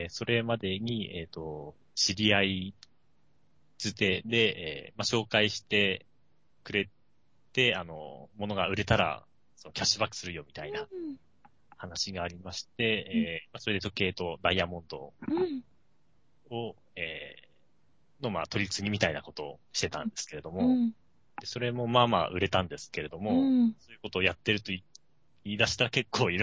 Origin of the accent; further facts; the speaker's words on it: Aomori, Japan; もともと僕が地元の青森県でして